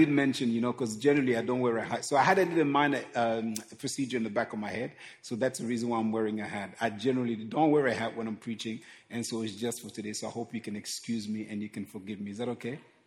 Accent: Croydon, London, United Kingdom; and I am from Croydon, of course.

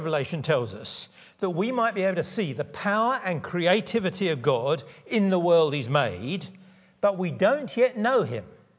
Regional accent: London, United Kingdom; I was brought up in London, a city with bricks and concrete and tar.

